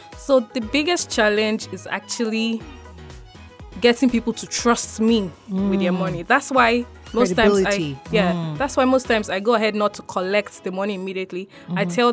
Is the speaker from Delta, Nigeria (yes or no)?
yes; Delta, Nigeria; I'm from Delta State.